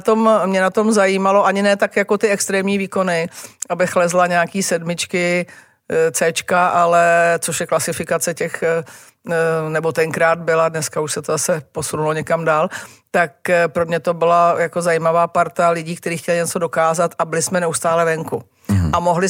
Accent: Prague, Czechia; Tak on ten panelák tehdejší stál mezi starou zástavbou, takže okolo byl velký park

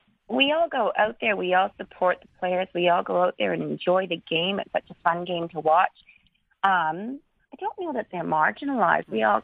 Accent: Canada; obviously I'm not Australian, I'm Canadian. I have moved so many times

